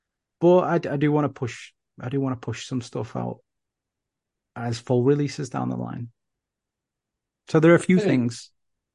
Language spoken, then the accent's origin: English; United Kingdom; I'm British.